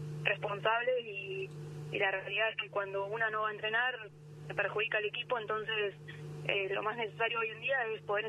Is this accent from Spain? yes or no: no; Carmen de Patagones, Buenos Aires Province, Argentina; Patagones, yo siempre, de hecho, cuando puedo ir y voy, entreno. En pandemia, por ejemplo, que me fui a mi pueblo